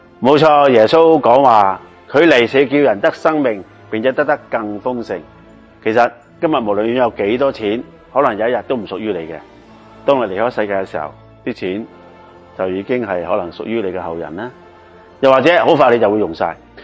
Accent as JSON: {"language": "Chinese", "country": "China", "said": "没错，我们中国人有个这样的美德，我哋乜都靠自己"}